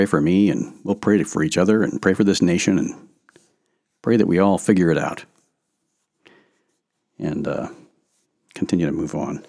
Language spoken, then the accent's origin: English; Minnesota, United States; That's more, I'm more Minnesotan, I guess.